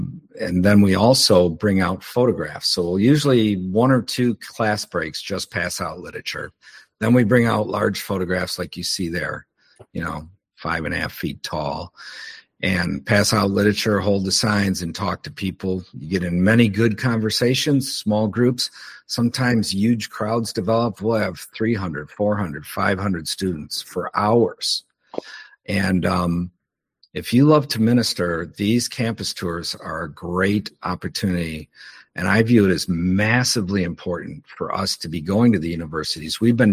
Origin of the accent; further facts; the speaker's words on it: Detroit, Michigan, United States; I was raised in Detroit.